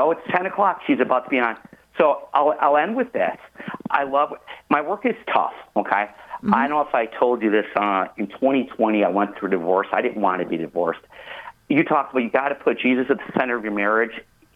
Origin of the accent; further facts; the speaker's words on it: Buffalo, New York, United States; Like, I'm from Buffalo. You know